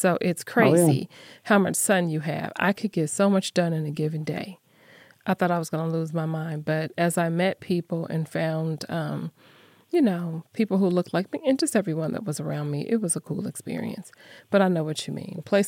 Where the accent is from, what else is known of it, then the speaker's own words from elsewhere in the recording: Arizona, United States; now in Las Vegas, United States; So when you grow up in the desert, I grew up in Arizona, lived 29 years here in Las Vegas, and heat is what you know.